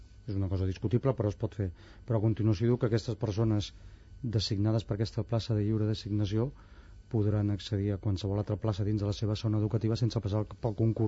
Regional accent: Barcelona, Catalonia, Spain; Jo, com que sóc de la Barceloneta, havia de sobreviure.

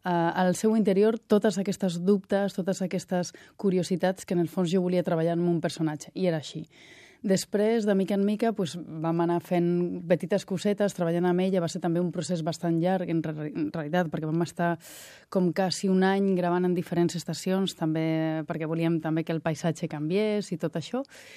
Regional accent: Galicia, Spain; jo crec que també ha sigut part de la meva família, el meu context, la meva infància a Galícia

